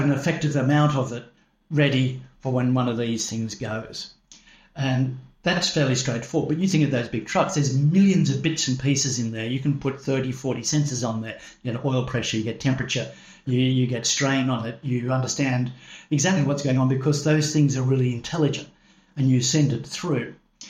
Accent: Sydney, New South Wales, Australia; I'm originally from Sydney, Australia

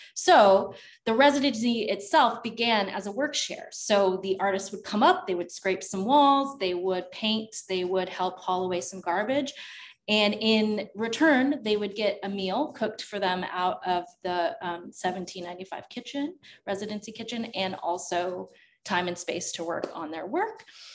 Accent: Texas, United States; I'm from Texas, so there was a lot of big family meals.

